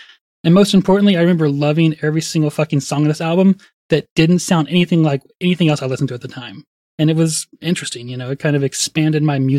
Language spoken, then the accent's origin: English; Texas, United States; I think, from my hometown in North Texas to Dallas or something like that, you know, somewhere in the metropolitan area of DFW